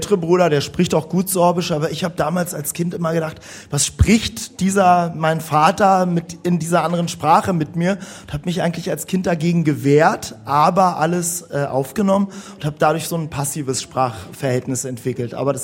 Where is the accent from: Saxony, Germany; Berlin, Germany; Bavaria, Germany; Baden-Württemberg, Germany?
Berlin, Germany; Ja, also ich bin zweisprachig aufgewachsen. Ich komme aus Berlin